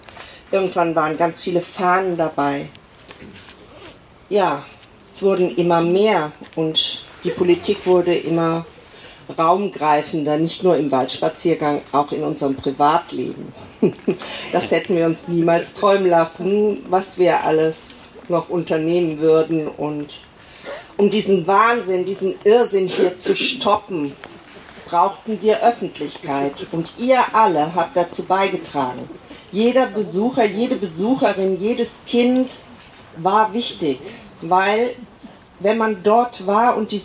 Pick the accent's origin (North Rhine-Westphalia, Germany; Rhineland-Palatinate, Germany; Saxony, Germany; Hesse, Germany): North Rhine-Westphalia, Germany; Aachen; ich komme aus Aachen